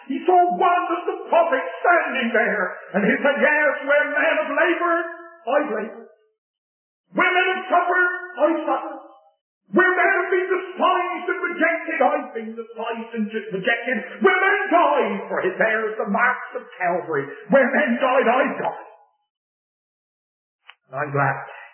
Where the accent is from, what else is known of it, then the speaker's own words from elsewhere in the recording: England, United Kingdom; But I'm an Englishman, you see.